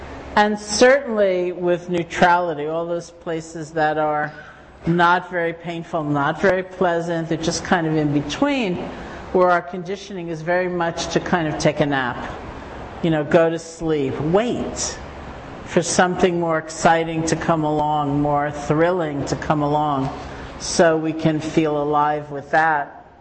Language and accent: English; East Coast, United States; And of course I'm from the East Coast, right?